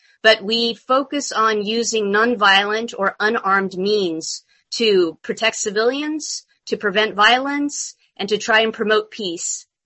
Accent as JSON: {"language": "English", "town": "Fremont", "region": "California", "country": "United States", "lives_now": "San Francisco, United States", "said": "I'm originally from Fremont. Even though I've been living on 9th and Judah since 1994"}